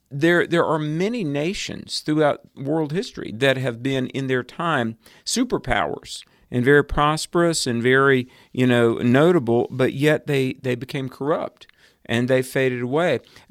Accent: the South, United States; I'm from the South, where we hold elders in very high regard.

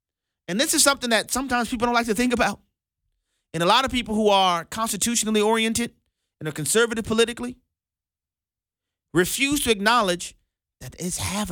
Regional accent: New Orleans, Louisiana, United States; Until I showed up at the state capitol, and this was in Louisiana at the time. That's, you know, I'm from New Orleans.

